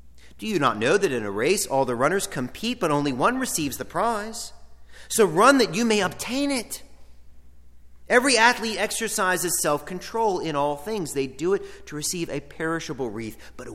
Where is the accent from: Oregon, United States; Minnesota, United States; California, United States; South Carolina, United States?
South Carolina, United States; Ware Shoals; I didn't have to defend his faith growing up in Ware Shoals, South Carolina.